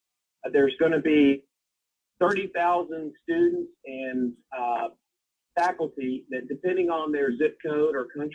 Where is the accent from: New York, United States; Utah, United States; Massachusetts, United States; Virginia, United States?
Virginia, United States; The whole mask thing, I mean, go to my hometown. We have a farm down there, and I go down there, and so it's in the rural part of Virginia.